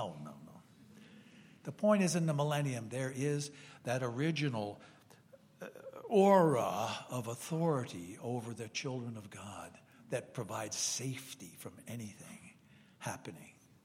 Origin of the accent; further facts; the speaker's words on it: Brooklyn, New York, United States; born there; I was born in Brooklyn, by the way, Brooklyn, New York.